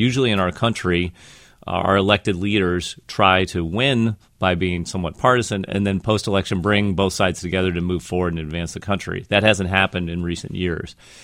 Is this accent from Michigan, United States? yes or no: no; Missouri, United States; When I grew up in Missouri, so the Democratic Party of Missouri is wildly different to me than the Democratic Party of the Coast.